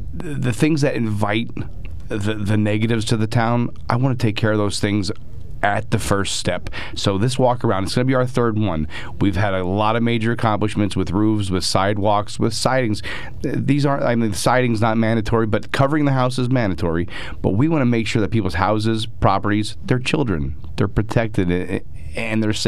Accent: Shamokin, Pennsylvania, United States; me, I'm a transplant from Shamokin, but I love this town.

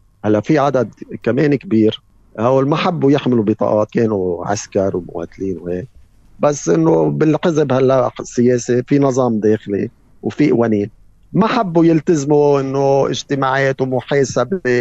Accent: Barouk, Mount Lebanon, Lebanon; لأنه نحن بلدتنا غير مقيمة، يعني المسيحيين مش قاعدين فوق بالشتاء، أغلبهم ببيروت، اللي ساكن فوق إن من إخوتنا الدروز، بس كباروك المسيحية بيتين ثلاثة ماكسيموم بالشتاء

